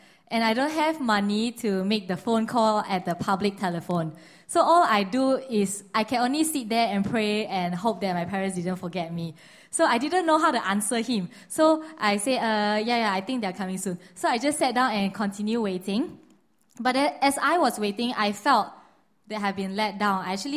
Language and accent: English; Malaysia; So growing up in Malaysia, it is quite known that the Malaysia security is not as good.